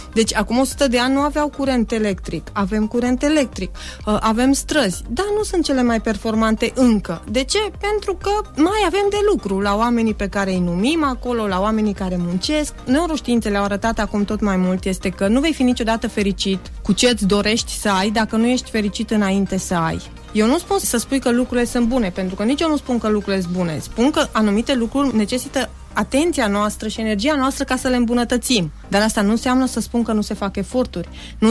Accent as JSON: {"language": "Romanian", "country": "Romania", "said": "sunt român. Am considerat pentru viața și familia mea că e mai bine să vin să lucrez"}